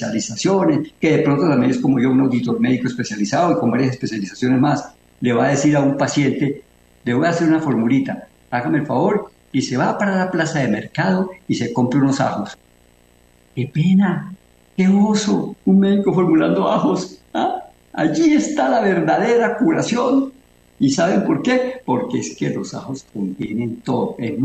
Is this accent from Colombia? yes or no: yes; Medellín, Antioquia, Colombia; Aquí en mi tierra. Aquí en mi tierra, en Antioquia, sí, aquí en Antioquia, en Medellín, Antioquia